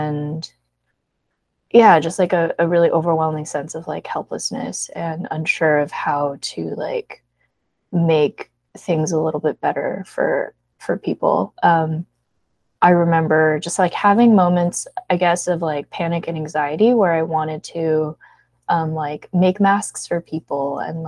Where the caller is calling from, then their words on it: Sacramento, California, United States; I'm speaking from Sacramento.